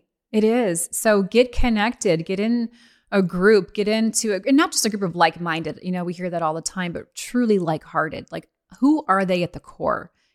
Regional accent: Illinois, United States; I mean, I was raised in the Midwest in Illinois.

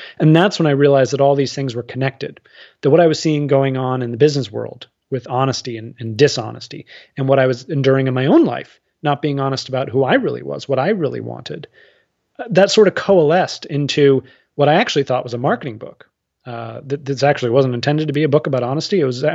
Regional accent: Massachusetts, United States; I grew up outside of Boston.

